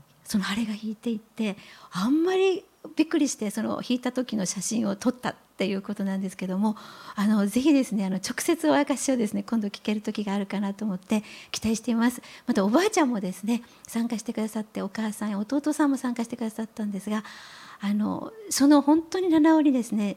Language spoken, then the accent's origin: Japanese; Gifu, Japan; 岐阜にですね、私の実家があるので